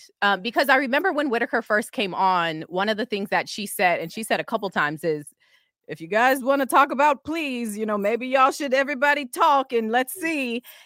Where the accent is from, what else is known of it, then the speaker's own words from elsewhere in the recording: Atlanta, Georgia, United States; We are from Atlanta, so I'm always there.